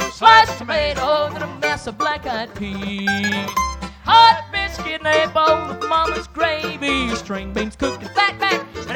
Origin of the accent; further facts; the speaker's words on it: Georgia, United States; they've heard maybe just a little bit more than they want to know about my growing up in North Georgia.